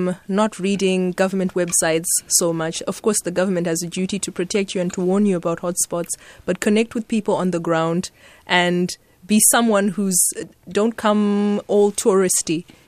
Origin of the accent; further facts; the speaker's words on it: Zimbabwe; He's from Malawi, you know, and I'm from Zimbabwe.